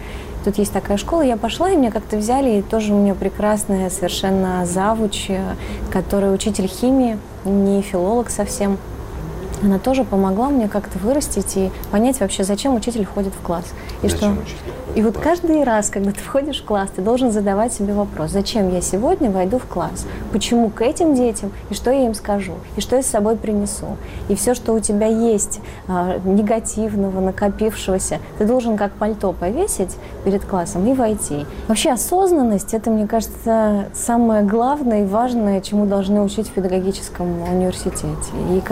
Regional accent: Chukotka Autonomous Okrug, Russia; Я сама с Чукотки училась в школе.

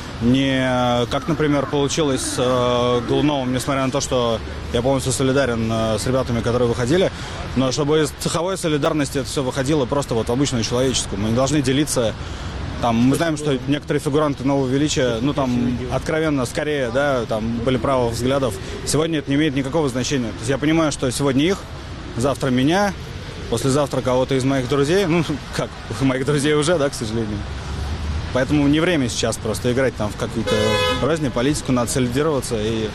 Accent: Moscow, Russia; Я родился, вырос в Москве, я считаю Москву своим домом

